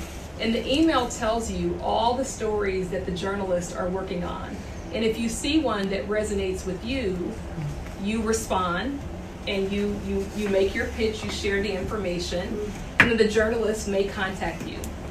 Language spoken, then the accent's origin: English; Columbus, Ohio, United States; I'm from Ohio